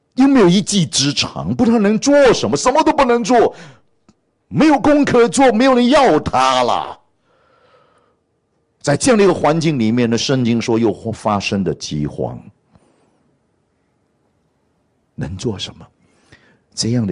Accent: Malaysia; 我是马来西亚华侨，我马来西亚出生。那我们小的时候住的地方呢，其实是一个非常乡下的地方

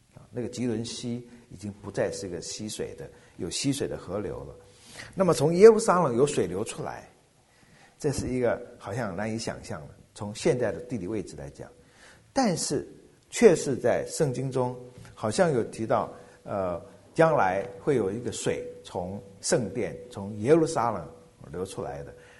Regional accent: China

